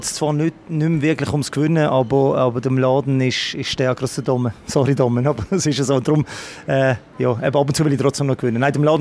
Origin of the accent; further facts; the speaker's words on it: Basel, Basel-Stadt, Switzerland; Aber für mich als Basler, zuerst mal wirklich einen Titel können zu feiern mit einem anderen Standing, oder?